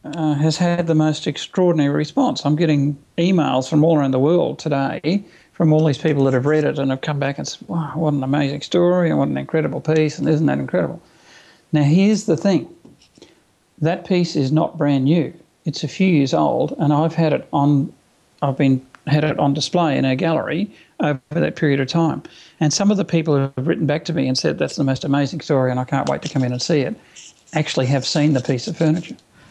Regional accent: Toowoomba, Queensland, Australia; And I said, oh, I'm from Toowoomba.

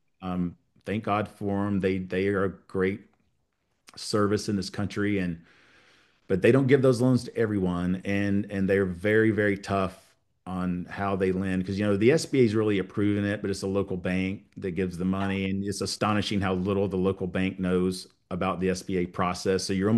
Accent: East Cobb, Georgia, United States; I grew up in East Cobb, where it was.

